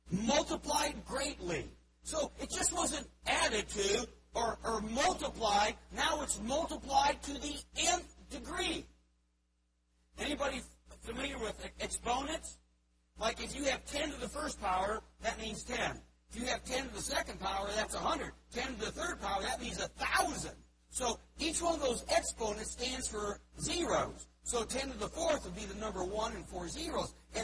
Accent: Cleveland, Ohio, United States; born there; I was born in Cleveland, in case you didn't get that.

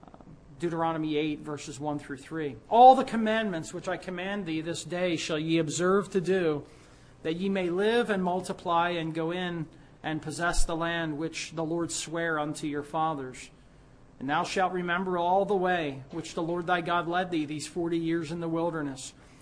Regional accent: New Jersey, United States; also born or lived in Philadelphia, United States; I was born in Philadelphia, and I never actually lived in Philadelphia. My two older brothers were born in Nazareth Hospital in Philadelphia, but right before I was born, my parents moved to New Jersey.

